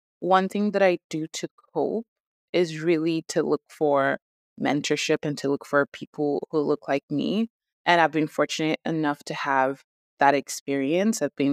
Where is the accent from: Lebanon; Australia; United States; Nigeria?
Nigeria; accent: Nigerian; But I think I try to even like bring out my Nigerian accent more.